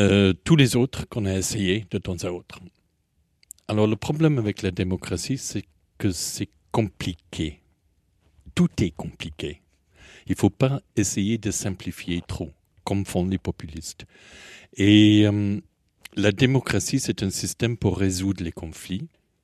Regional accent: England, United Kingdom; now in France; mais surtout, je suis anglais.

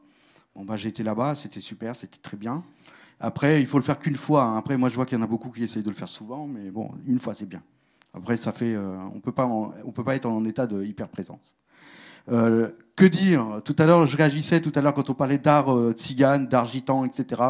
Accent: Paris, Île-de-France, France; born there; also born or lived in Arles; Moi, je suis né à Paris, j'ai vécu ensuite 16 ans à Arles pour revenir encore en région parisienne.

